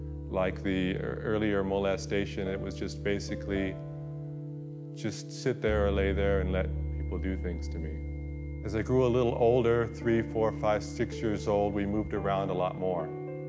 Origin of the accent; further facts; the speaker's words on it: Corpus Christi, Texas, United States; born there; I was born in Corpus Christi, Texas in 1961. My dad was in the military.